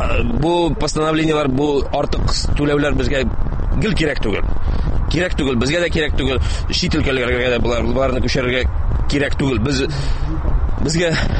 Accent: Naberezhnye Chelny, Tatarstan, Russia; Без Чаллы халкы һәм Нижнекамск халкы ике шәһәр бергә 20 000 имза җыйдык.

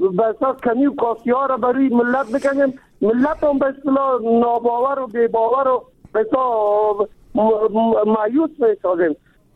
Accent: Kabul, Afghanistan; چون ما از کابل هستیم

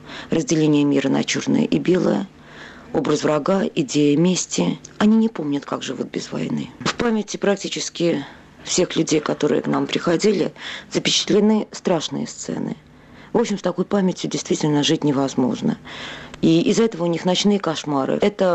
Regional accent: Russia; Потому что, ну, все-таки я из России.

